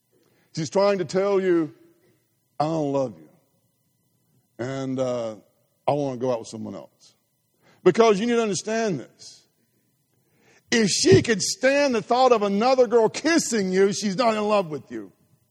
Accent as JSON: {"language": "English", "town": "Grenada", "region": "Mississippi", "country": "United States", "said": "I was from Grenada, about 10,000 people. In Mississippi, that's pretty big."}